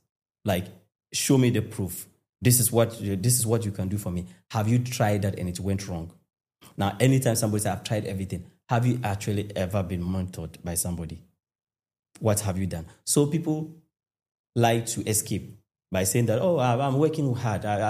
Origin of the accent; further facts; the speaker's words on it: Tamale, Northern Region, Ghana; You see, I grew up in Tamale.